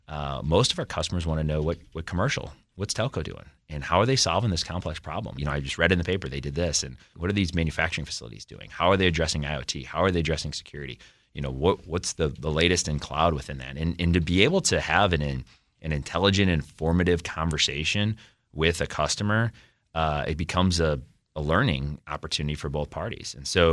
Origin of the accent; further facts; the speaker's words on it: St. Louis, Missouri, United States; moved away as an adult; you know, Midwest guy, I was born and raised in St. Louis, moved here in the district 5 years ago.